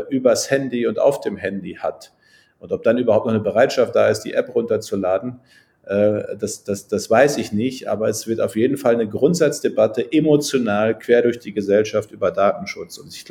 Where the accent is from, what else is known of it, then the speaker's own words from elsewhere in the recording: North Rhine-Westphalia, Germany; ich bin ja Münsterländer, bei uns ist alles flach. Und zwar wirklich richtig flach. Das geht ja in die Niederlande über.